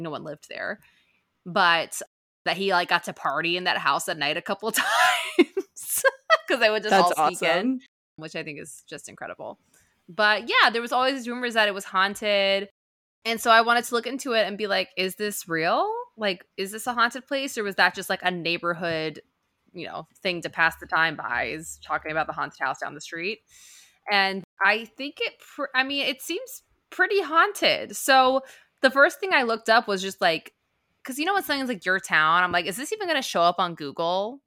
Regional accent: Maryland, United States; maybe it's because of where I grew up in Maryland, but there was a lot of like reenactments about the Civil War in my area.

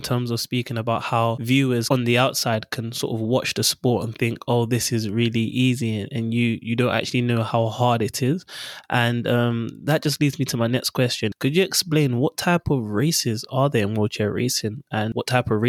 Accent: London, United Kingdom; So I grew up in London, schooled in London, and then went to Warwick University to further my education.

